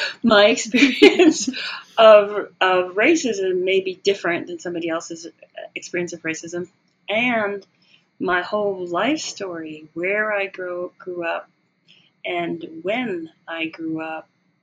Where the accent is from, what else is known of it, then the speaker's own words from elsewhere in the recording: Canada; But when I was growing up in Canada, it was completely white.